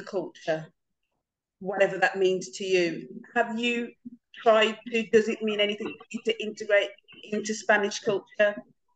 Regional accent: Birmingham, West Midlands, United Kingdom; I'm from Birmingham and kind of London is a special place in the UK

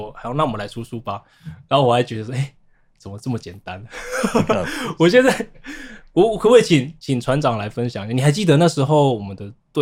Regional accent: Taiwan; 就让同是身为台湾人的我们，一起来听听

